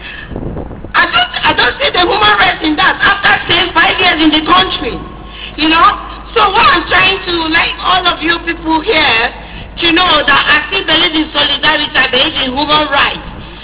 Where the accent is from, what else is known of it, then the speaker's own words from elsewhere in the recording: Nigeria; moved away as an adult; now in United Kingdom; Actually, I'm a Nigerian.